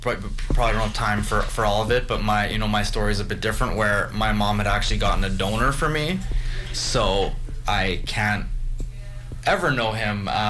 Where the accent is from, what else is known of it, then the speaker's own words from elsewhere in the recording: Canada; you know, I'm the guy from Canada